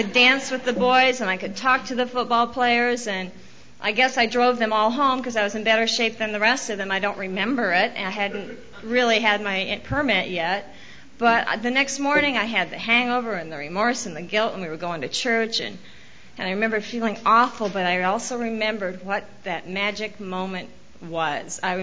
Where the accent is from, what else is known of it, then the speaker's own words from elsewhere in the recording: Iowa, United States; And I grew up in Iowa, and that was my first resentment, so I'm going there tomorrow, and I've made peace with all of that.